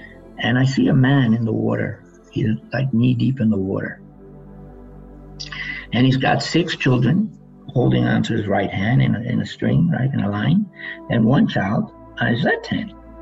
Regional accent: New York City, New York, United States; Now, I grew up in New York City, so that's to me quite striking

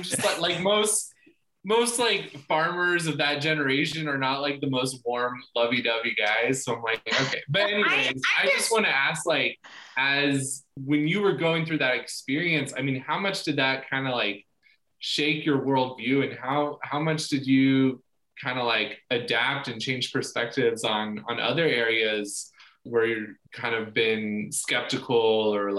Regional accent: Kansas, United States; I'm originally from Kansas

